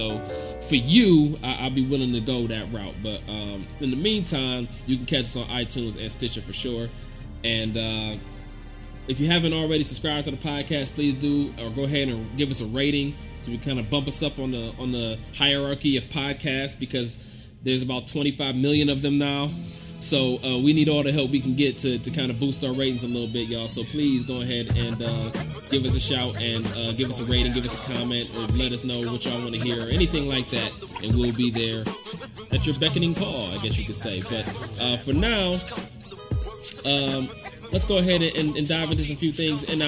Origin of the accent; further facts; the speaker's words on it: Cleveland, Ohio, United States; We're coming live and direct from Cleveland, Ohio, my hometown, and my cousin Vince's hometown.